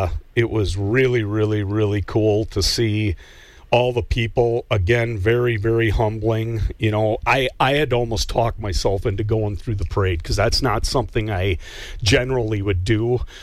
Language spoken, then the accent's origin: English; Tomahawk, Wisconsin, United States; also born or lived in Weston; Biggest thing for me is I grew up in Tomahawk. I mean, I originally came from the Weston area. I came to Tomahawk when I was 18.